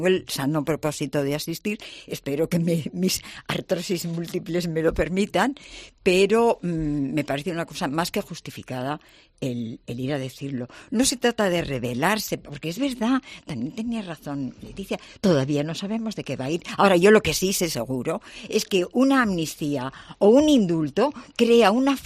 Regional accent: Spain; a mí como española

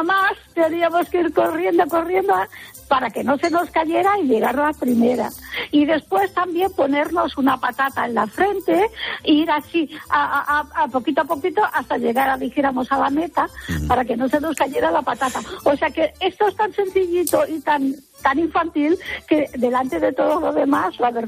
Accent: Barcelona, Catalonia, Spain; Mira, yo soy una señora de Barcelona que tengo 86 años

